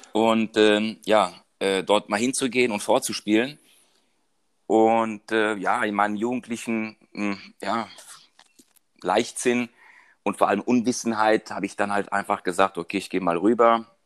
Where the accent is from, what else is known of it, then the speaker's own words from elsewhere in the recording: Frankfurt, Hesse, Germany; born there; und 53 Jahre jung. Und ja, was soll ich erzählen? Geboren bin ich in Frankfurt, also höchster Junge, und bin gebürtiger Italiener aus Neapel.